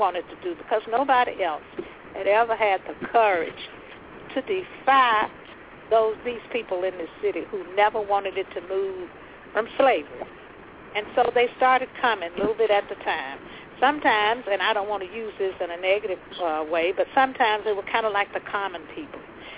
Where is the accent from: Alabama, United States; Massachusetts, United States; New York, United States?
Alabama, United States; Selma; I grew up in Selma, and, of course, it was strongly segregated then. And I went to a segregated high school and everything, came back into work into a segregated high school as a teacher.